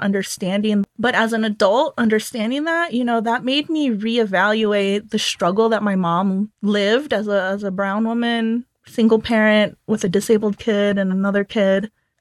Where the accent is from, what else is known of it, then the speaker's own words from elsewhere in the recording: Tucson, Arizona, United States; it really did make me look at my hometown differently. So like people say Tucson is a border town, isn't a border town. We're kind of both, right?